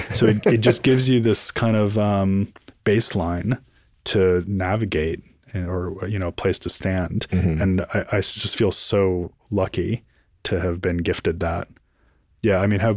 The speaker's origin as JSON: {"language": "English", "town": "Boston", "region": "Massachusetts", "country": "United States", "said": "Yeah, so I'm from Boston. So there's a lot of Irish music, a lot of Irish American folks up there."}